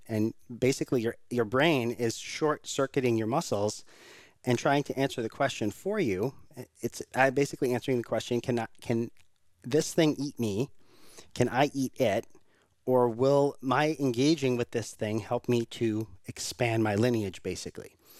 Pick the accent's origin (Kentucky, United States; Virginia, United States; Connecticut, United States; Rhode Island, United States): Rhode Island, United States; So I'm originally from Rhode Island.